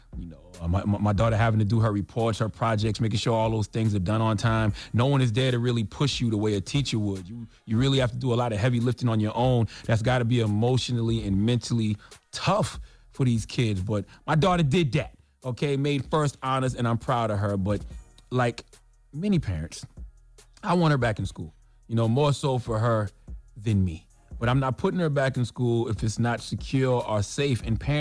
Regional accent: Moncks Corner, South Carolina, United States; I just left my home state of South Carolina, Monks Corner 843, what's happening?

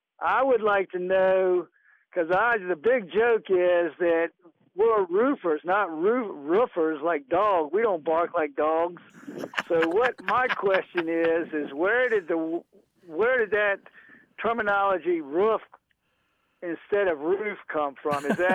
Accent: Virginia Beach, Virginia, United States; I'm from Virginia Beach.

